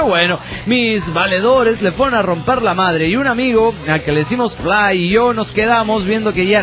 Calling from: Mexico City, Mexico; del DF mexicano.

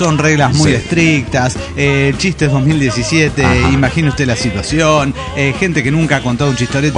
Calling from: Mendoza, Argentina; de Mendoza, Argentina.

